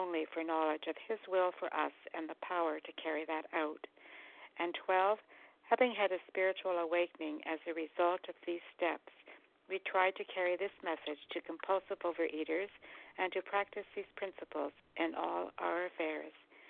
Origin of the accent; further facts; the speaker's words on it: Ontario, Canada; I'm from Ontario, Canada, and I am a recovered compulsive overeater.